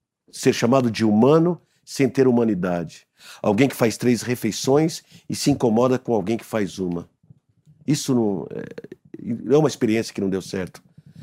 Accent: Brazil; Porque as pessoas pensam que a gente vem da Palestina, de outro país, e ignora que nós somos brasileiros.

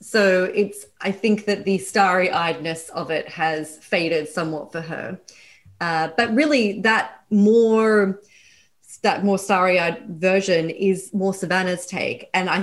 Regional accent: Australia; now in Brooklyn, United States; I've lived in Brooklyn since 2009. I'm Australian. That's my accent.

